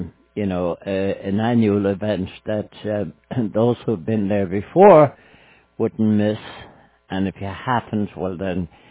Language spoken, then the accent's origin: English; Ireland; I don't know whether we have the patent on as Irish of letting everything go until the last minute.